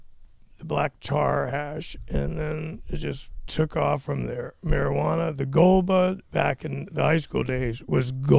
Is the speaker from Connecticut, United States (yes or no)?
no; Florida, United States; also born or lived in Northeast US; Not born here, but raised.